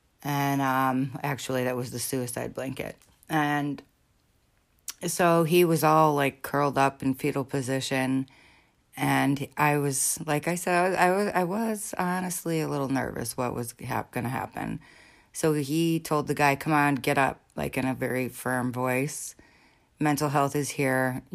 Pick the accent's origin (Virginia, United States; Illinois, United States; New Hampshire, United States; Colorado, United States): Illinois, United States; Chicago; I'm pretty sure I've known murderers in my life, just based on me growing up in Chicago and different things, maybe.